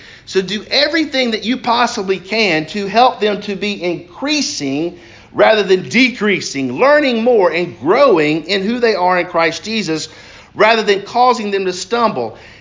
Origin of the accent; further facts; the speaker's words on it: United States; But you got three chances because I'm an American.